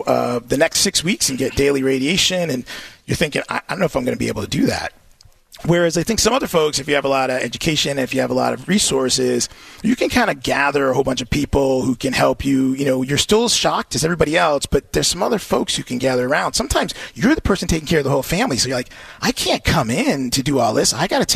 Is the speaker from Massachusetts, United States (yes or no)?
yes; Springfield, Massachusetts, United States; my dad worked in a factory, and I grew up in Springfield, and so he worked in a factory